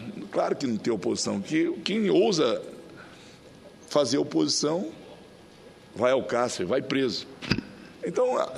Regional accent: Acre, Brazil; Eu nasci e me criei no Acre.

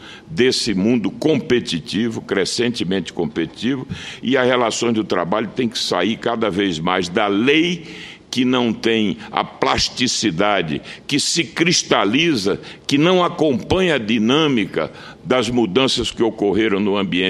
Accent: Pernambuco, Brazil; Primeiro, como pernambucano, agradecendo esse comercial extraordinário que Vossa Excelência pôde fazer do meu Estado.

